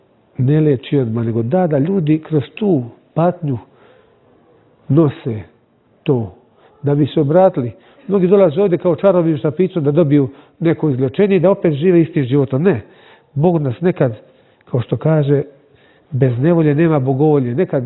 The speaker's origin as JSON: {"language": "Serbian", "region": "Bay of Kotor", "country": "Montenegro", "said": "Čak i kod nas u Boki je da je to veoma važno"}